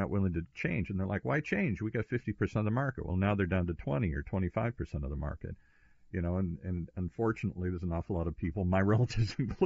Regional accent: Midwest, United States; I'm from the Midwest. We don't talk and share too well here.

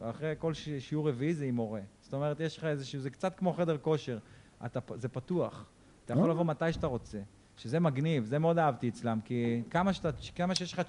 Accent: Northern District, Israel; אני גדלתי ברמת הגולן

